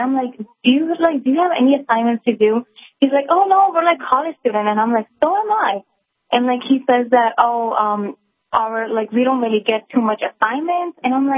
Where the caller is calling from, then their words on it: Pennsylvania, United States; So like I said … I'm calling from Pennsylvania.